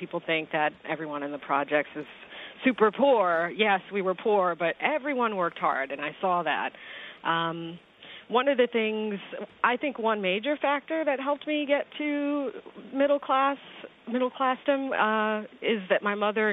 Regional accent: Long Island City, New York, United States; I grew up in Long Island City in Queensbridge Houses, actually.

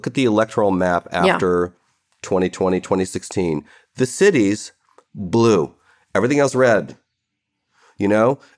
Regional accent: Cleveland, Ohio, United States; I grew up in Cleveland, and I remember mm-hmm. in the late 60s after the riots, there was the white flight. Everybody went to the suburbs.

